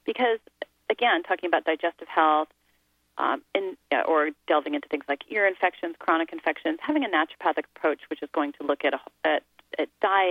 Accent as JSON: {"language": "English", "town": "Gig Harbor", "region": "Washington", "country": "United States", "tie": "born or raised there", "said": "it's the same view I had as I grew up, growing up in Gig Harbor, where we always had a garden, and we grew up, you know, kind of the country back then"}